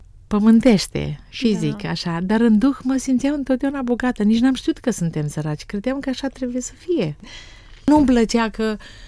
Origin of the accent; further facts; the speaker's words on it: Iași, Iași County, Romania; Deci m-am născut în Iași, după sobă în bucătărie, am crescut adolescența, mai mult de sculți.